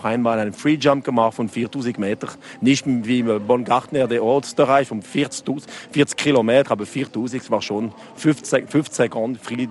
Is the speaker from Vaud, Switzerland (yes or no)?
yes; Château-d'Oex, Vaud, Switzerland; born there; German is a second language; Also ich bin im Château-D'Eau geboren und ich habe viele Sachen für Château-D'Eau organisiert.